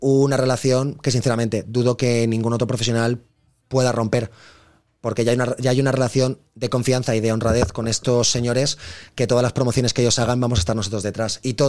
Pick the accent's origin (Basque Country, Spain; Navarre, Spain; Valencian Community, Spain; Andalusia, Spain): Valencian Community, Spain; yo como valenciano estoy viviendo también en primera persona que Valencia es una ciudad cara para nosotros